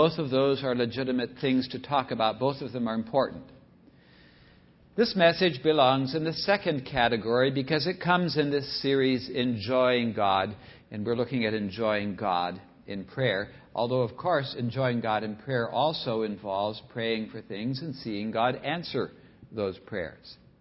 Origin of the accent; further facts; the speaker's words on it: California, United States; I grew up in Southern California.